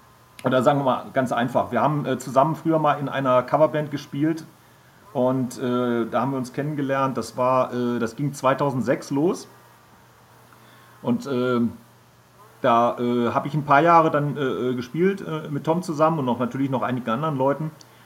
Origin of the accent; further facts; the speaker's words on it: Halle, Saxony-Anhalt, Germany; Aus Sachsen-Anhalt. Wir kommen aus Halle an der Saale, richtig?